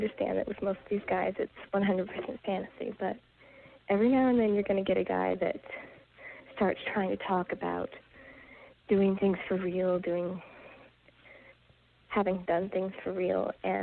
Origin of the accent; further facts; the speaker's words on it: Boston, Massachusetts, United States; I'm from Boston originally, and in Boston, the public schools, if you go there, you're going to get beat up.